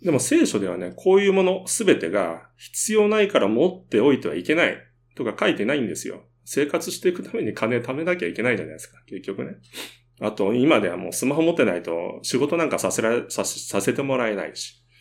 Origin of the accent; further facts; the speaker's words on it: Hiroshima, Japan; うちの田舎でもね、週末になると2時間以上かけて列車で広島市内まで出て塾に通ってるような子たちもいました。